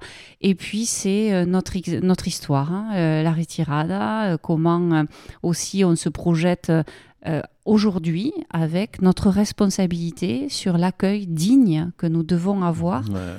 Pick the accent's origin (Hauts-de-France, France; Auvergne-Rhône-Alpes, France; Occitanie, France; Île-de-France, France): Occitanie, France; Graulhet; Moi, j'ai grandi à Groyer. Groyer, c'est la quatrième ville du Tarn. C'est une ville qui s'est construite sur l'industrie du cuir.